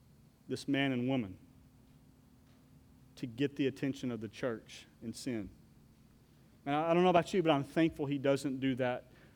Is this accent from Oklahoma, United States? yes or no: yes; Oklahoma, United States; So I grew up with my cousins. We grew up in Southwest Oklahoma, and we had to come up with our own ideas of fun.